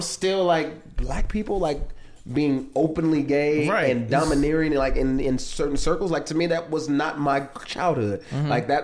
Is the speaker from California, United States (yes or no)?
yes; Los Angeles, California, United States; When I was growing up in Los Angeles or outside Los Angeles, black kids didn't skateboard.